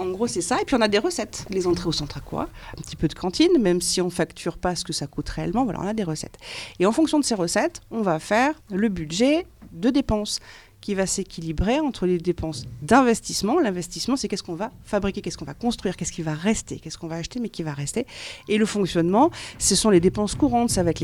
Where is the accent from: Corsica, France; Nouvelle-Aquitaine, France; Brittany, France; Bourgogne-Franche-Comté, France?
Nouvelle-Aquitaine, France; Saint-Basile-de-la-Roche; also born or lived in Argentat; suis revenue en Corrèze, puisque je suis originaire d'ici, je suis d'Argentat, enfin plutôt de Saint-Basile-de-la-Roche, où j'étais à l'école à Saint-Basile-de-la-Roche, j'étais au collège d'Argentat.